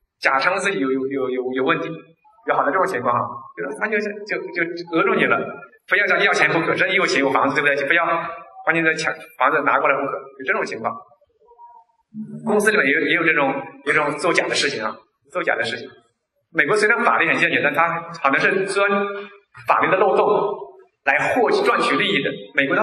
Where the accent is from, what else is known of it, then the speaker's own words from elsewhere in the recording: Shijiazhuang, Hebei, China; 最后就是我河北省的，说有点丢人哈。我们河北省的石家庄市的，是我老家那边的，很丢人。